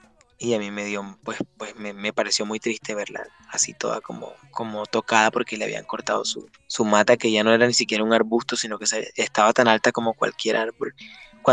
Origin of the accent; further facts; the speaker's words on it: San Salvador, El Salvador; Y ahí en la casa donde yo nací, en San Salvador